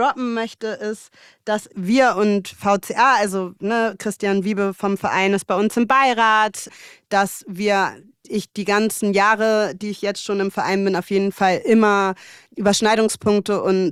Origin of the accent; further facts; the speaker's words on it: Hamburg, Germany; ich bin in Mümmelmannsberg aufgewachsen, im Hamburger Osten. Und das ist ein sehr, sehr migrantischer Stadtteil schon immer gewesen.